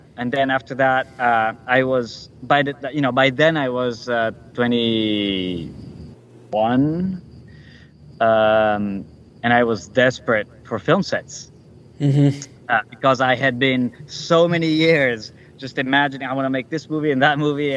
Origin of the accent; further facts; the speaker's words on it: Milan, Lombardy, Italy; But then I got back to Milan, which is my hometown, at exactly the same time Luca Guadagnino was coming to Milan to his movie I Am Love.